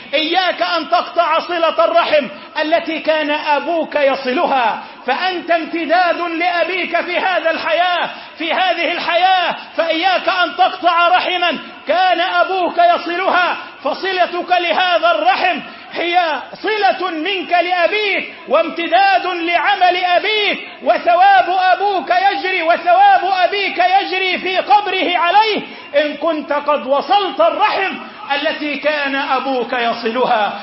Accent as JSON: {"language": "Arabic", "country": "Egypt", "said": "اللهم أصلح حال بلدنا مصر، اللهم اجعل مصر أمنا أمانا، سخاء رخاء، سلما سلاما"}